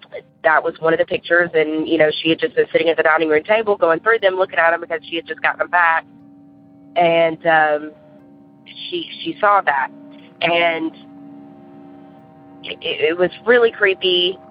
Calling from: Murfreesboro, Tennessee, United States; I'm from Murfreesboro, Tennessee.

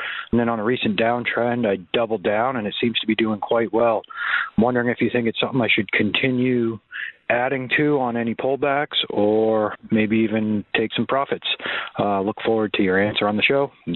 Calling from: Maine, United States; I'm calling you from Maine.

